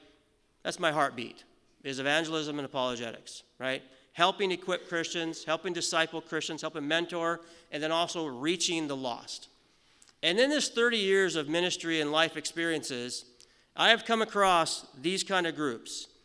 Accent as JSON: {"language": "English", "region": "California", "country": "United States", "tie": "born or raised there", "also_born_or_lived": "Las Vegas", "moved": "as an adult", "lives_now": "Canada", "said": "I grew up in the States, from Southern California, lived in Las Vegas, met my wonderful wife back over there, and I've lived in Canada since 2001, just giving a little update on that."}